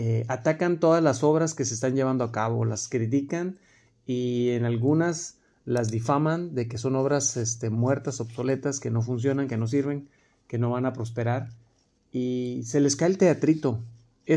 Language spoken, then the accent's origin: Spanish; Mexico; creo que va a ser una oportunidad para todos nosotros como mexicanos ir a visitar estos lugares